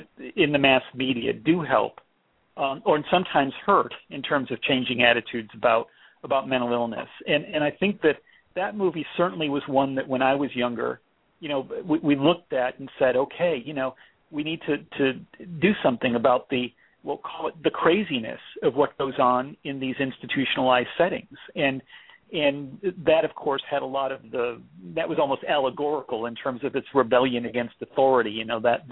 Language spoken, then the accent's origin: English; Florida, United States; also born or lived in Texas; In my home state, your home state, Florida, we're 49th in spending for mental illness. And in Texas, the state I lived in before that, we were 50th in funding of mental health services.